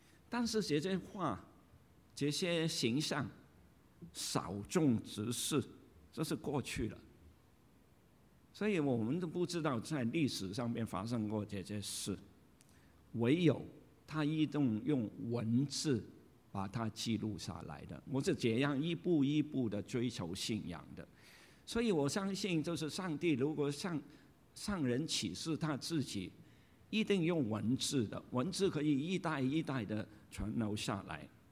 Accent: Guangdong, China; 我们广东人有一句话，人老就精，鬼老就灵

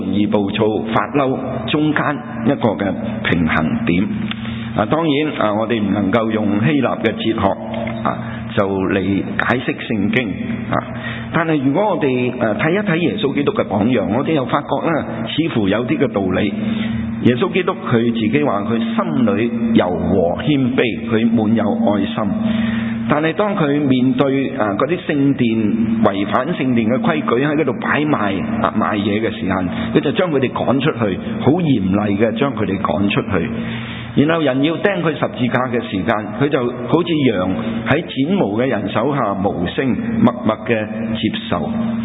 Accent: China; 我们中国人有一句说话

